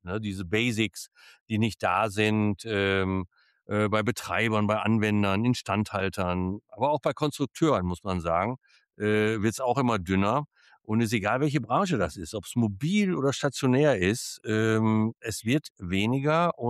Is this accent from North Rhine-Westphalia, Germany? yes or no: yes; North Rhine-Westphalia, Germany; born there; Bin gebürtig aus dem Ruhrpott. Manche hören das, manche sagen, das ist ein Slang, den man drauf hat.